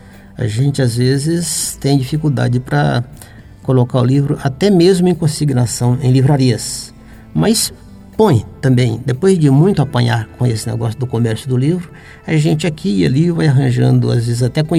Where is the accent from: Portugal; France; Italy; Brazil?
Brazil; Arinos, Minas Gerais; registram alguma coisa sobre a cidade de Arinos, que é a minha cidade natal.